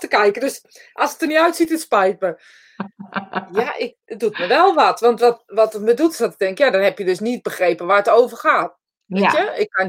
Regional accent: Netherlands; accent: Utrecht; Mensen altijd vielen over mijn Utrechtse accent.

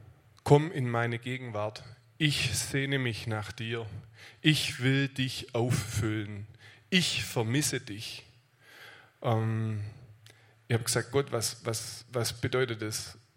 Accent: Aalen, Baden-Württemberg, Germany; ich komme aus Aalen.

